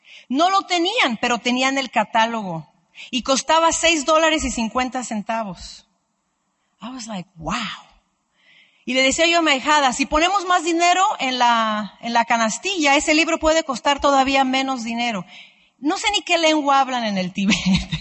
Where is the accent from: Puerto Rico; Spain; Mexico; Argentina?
Mexico; now in United States; Yo originalmente soy de México, pero yo encontré la sobriedad en Florida.